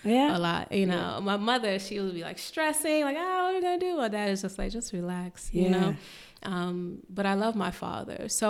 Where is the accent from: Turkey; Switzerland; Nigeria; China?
Nigeria; I'm like, I'm Nigerian, you know? Like, but it's just interesting to kind of be that person that educates and kind of shows a different side of Africa, of Nigeria, of the people.